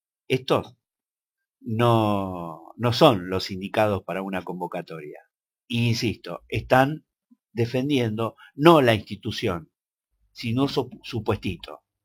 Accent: Mar del Plata, Buenos Aires Province, Argentina; yo vengo de Mar del Plata

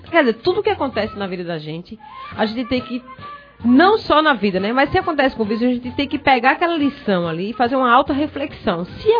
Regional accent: Northeast Region, Brazil; porque nós somos nordestinos e o nordestino, além de tudo, ele é ousado.

